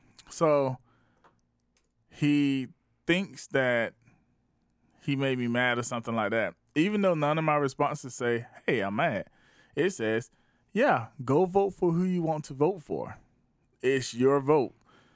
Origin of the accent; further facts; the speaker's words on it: Columbia, South Carolina, United States; Like, I'm from the Columbia area, and it's really only an hour and a half up the road